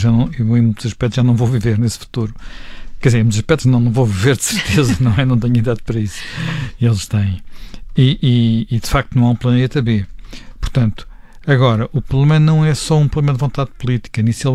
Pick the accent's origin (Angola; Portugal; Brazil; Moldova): Portugal; que somos portugueses e para todos os efeitos ele representa Portugal